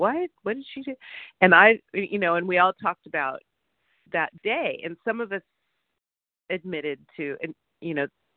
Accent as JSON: {"language": "English", "region": "California", "country": "United States", "said": "from Southern California, and I'm a compulsive overeater."}